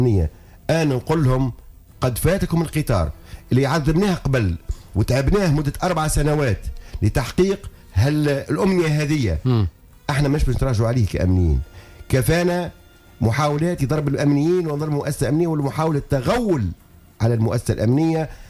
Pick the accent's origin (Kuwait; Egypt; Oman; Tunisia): Tunisia; إحنا ولاد تونس، ولاد بلادها تونس. إحنا اشترنا ما سافرناش للخارج، عايشين في تونس، نموتوا في تونس، نعيشوا من أجل تونس.